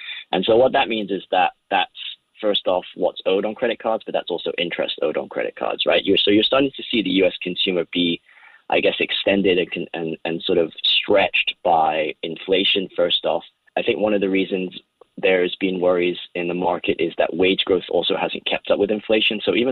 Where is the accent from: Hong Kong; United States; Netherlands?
Hong Kong; I'm from Hong Kong